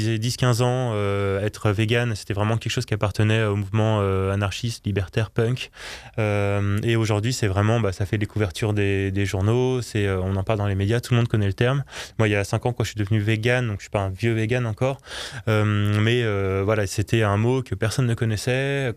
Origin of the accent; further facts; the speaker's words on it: Brittany, France; je suis breton d'ailleurs